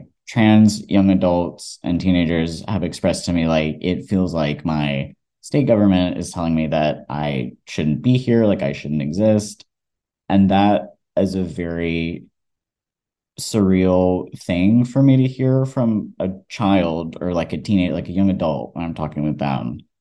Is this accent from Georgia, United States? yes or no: yes; Georgia, United States; I grew up in Georgia, and also growing up in the South as a trans person, I can get kind of defensive about like why I enjoyed growing up there.